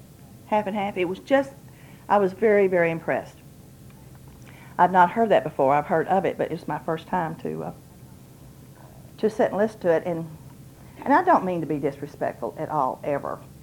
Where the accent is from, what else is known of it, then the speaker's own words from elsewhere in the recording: Texas, United States; I'm from Texas. I had a mom and dad. My dad was part Indian from Oklahoma.